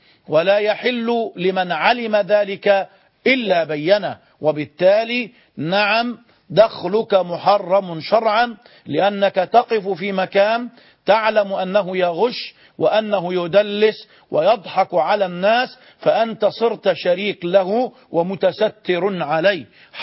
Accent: Giza, Giza Governorate, Egypt; من الجيزة، السلام عليكم

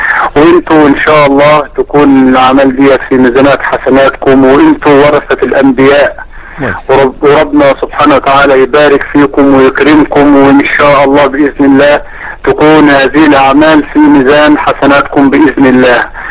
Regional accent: Egypt; now in Jordan; انا هنا مصري مقيم في الاردن،

